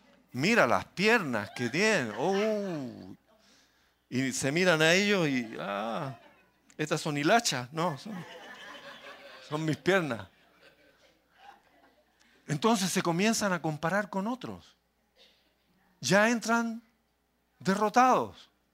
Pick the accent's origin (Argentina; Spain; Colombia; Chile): Chile; Yo leí no hace mucho acerca de un empresario en mi país, un empresario chileno